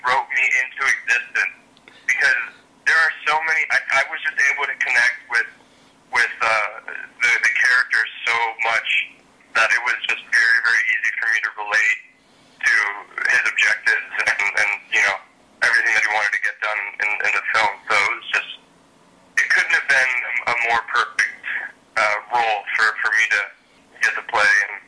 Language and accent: English; Ohio, United States; now in Los Angeles, United States; I'm from Ohio, but actually I live in L.A. now.